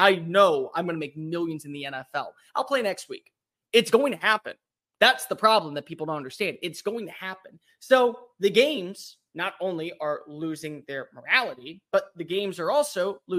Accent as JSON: {"language": "English", "region": "Texas", "country": "United States", "tie": "born or raised there", "said": "I grew up in Texas. I'm not from Texas, but I grew up in Texas. My family's all from the Midwest"}